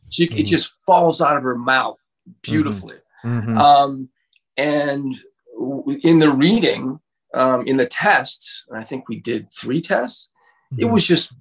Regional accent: Santa Monica, California, United States; also born or lived in Venice; I grew up in Santa Monica and Venice

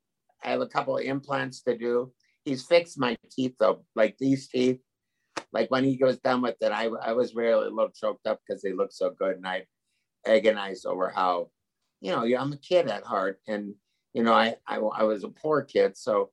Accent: St. Paul, Minnesota, United States; we've had a rough year, especially Minneapolis, my hometown, St. Paul I was from

